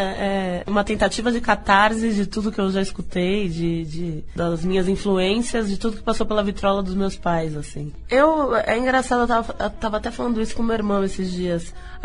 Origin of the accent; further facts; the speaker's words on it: Minas Gerais, Brazil; Então eu cresci em Minas